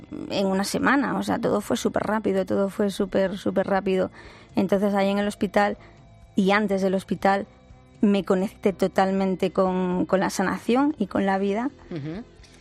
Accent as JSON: {"language": "Spanish", "region": "Asturias", "country": "Spain", "said": "Yo soy de Asturias."}